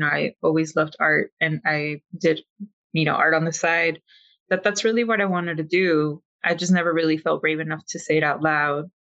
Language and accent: English; Los Angeles, California, United States; And I was from South LA, Southeast LA, or technically Southwest. We're on the border there.